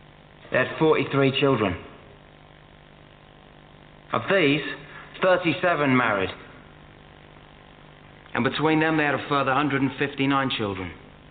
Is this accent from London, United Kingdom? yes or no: yes; Bermondsey, London, United Kingdom; I'm an Englishman. I'm from Bermondsey, southeast London.